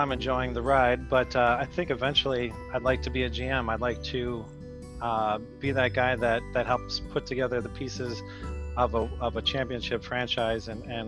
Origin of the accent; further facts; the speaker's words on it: Milwaukee, Wisconsin, United States; I'm from Milwaukee, Wisconsin, so, brew town, beer city.